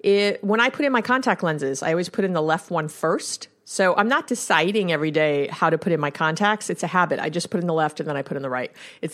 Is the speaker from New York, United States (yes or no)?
yes; New York, United States; I'm a Jew from New York